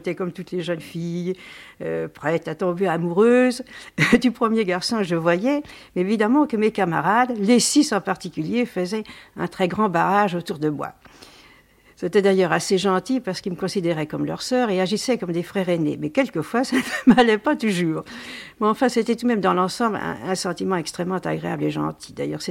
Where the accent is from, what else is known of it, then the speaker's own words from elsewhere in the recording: Paris, Île-de-France, France; Je suis parisienne de parents normands, berrichons, mais je suis née près de Charenton.